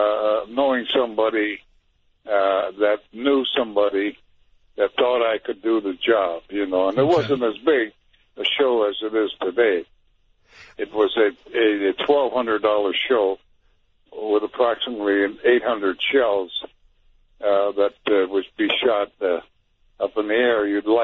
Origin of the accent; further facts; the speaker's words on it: Rockford, Illinois, United States; Born and raised in Rockford, Illinois, a great city.